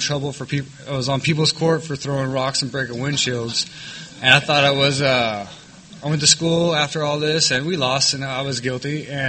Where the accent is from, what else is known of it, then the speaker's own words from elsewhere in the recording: San Diego, California, United States; I grew up in Linda Vista, Claremont, pretty much any scumbag town in San Diego.